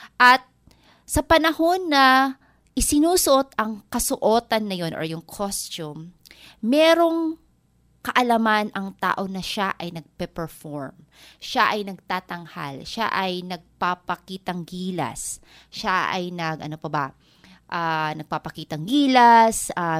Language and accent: Tagalog; Eastern Visayas, Philippines; Tagalog is a second language; dahil ako ay hindi Tagalog, ako ay isang waray. So, mas madali sa akin mag-Ingles kaysa managalog.